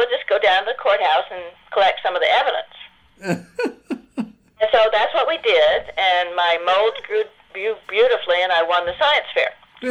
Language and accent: English; Oak Ridge, Tennessee, United States; born there; I was born in Oak Ridge, Tennessee. I was actually the first baby born there in the hospital